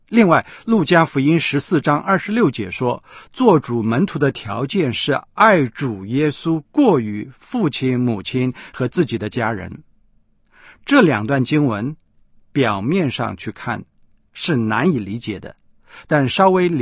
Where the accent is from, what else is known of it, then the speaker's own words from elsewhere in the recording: China; 不但与我们中国人的孝道美德背道而驰